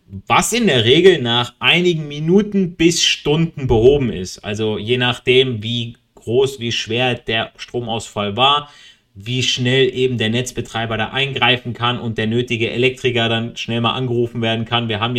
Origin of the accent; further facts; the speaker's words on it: Italy; Ich als Italiener, ich weiß damals, mein Opa, einer der ersten Gastarbeiter hier in Deutschland, nach dem Krieg in den 60ern, ist er hier rübergekommen.